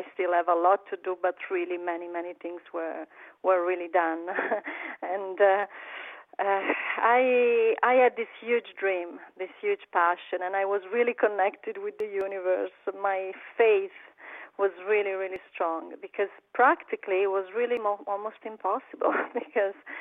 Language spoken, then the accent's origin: English; Tuscany, Italy; English is a second language; I was born in Tuscany, in the north of Tuscany, 1 hour from Pisa and Florence, near the mountains and near the ocean